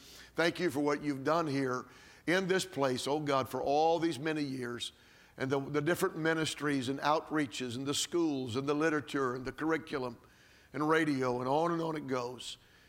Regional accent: Georgia, United States; So it's nice that I'm from Georgia anyway, so you know, you can take the boy out of the South, but you can't take the South out of the boy.

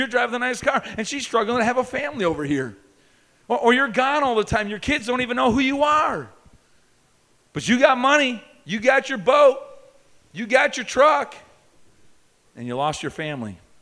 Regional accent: Canada; Okay, I'm from Canada, so just remember that, okay?

